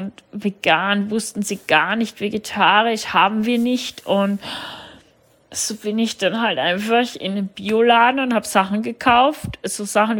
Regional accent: Vorarlberg, Austria; now in Germany; ich bin 39 Jahre alt und bin aufgewachsen in Österreich, was man wahrscheinlich noch ein bisschen hört, in der Nähe vom Bodensee.

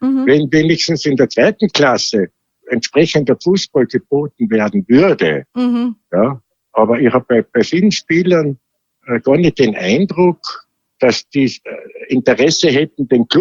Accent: Tyrol, Austria; Ich muss sagen, wir sind alle Tiroler sind überrascht über die Leistung der Wattener.

